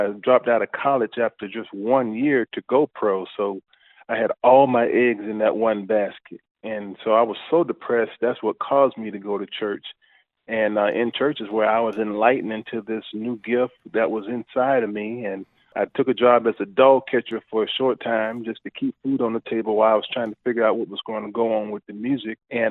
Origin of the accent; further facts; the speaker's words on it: Daytona Beach, Florida, United States; Man, Central Florida, I came up in Daytona, and you think about Daytona Beach, generally you think the beach and spring break, but I came up on the side of town of Daytona Beach where you never saw the beach. We were very, very poor